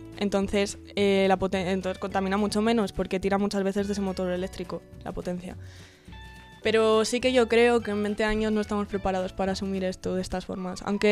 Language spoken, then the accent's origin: Spanish; Zamora, Castile and León, Spain; yo soy de Zamora.